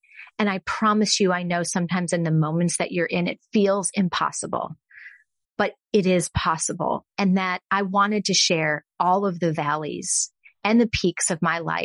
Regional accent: Texas, United States; I'm from Texas.

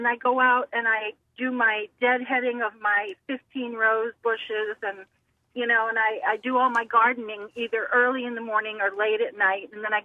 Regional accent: Santa Monica, California, United States; born there; I was born in Santa Monica, and if I could move there tomorrow, I would.

